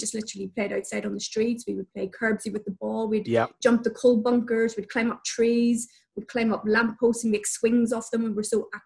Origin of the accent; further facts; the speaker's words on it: Belfast, Northern Ireland, United Kingdom; I thought it was normal the way that we were growing up in Belfast, with all the tensions there